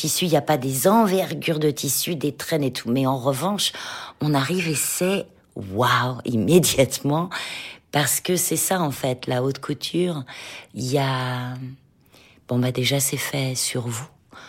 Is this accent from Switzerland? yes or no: no; France; et c'était tellement chic et tellement un plaisir d'arriver en tant que Française sur ce tapis rouge